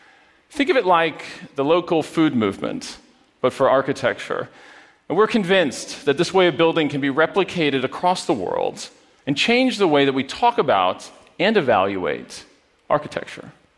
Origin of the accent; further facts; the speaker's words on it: Poughkeepsie, New York, United States; And even in Poughkeepsie, my hometown, we thought about old industrial infrastructure.